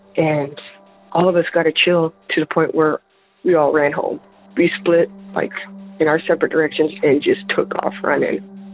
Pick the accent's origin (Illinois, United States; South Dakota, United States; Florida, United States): South Dakota, United States; Rapid City; also born or lived in Michigan; I'm from Michigan. I'm calling in regards to Episode 7, Sarah's comment about the Black Hills. I grew up in Rapid City.